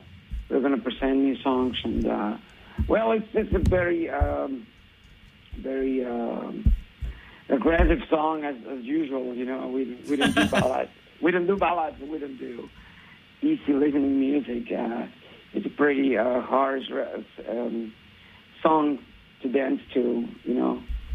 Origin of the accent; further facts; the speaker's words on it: Mexico City, Mexico; now in Germany; Yeah, no! We're from Mexico City.